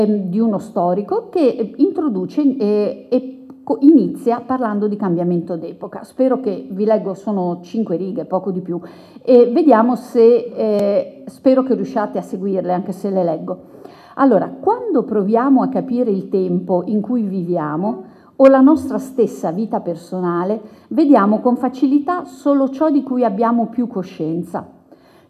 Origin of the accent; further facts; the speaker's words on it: Bologna, Emilia-Romagna, Italy; Io sono di Bologna